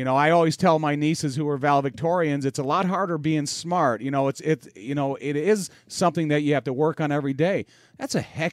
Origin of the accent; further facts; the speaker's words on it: Joliet, Illinois, United States; the reason that I picked Notre Dame is growing up in Joliet, Illinois, is because it's close to home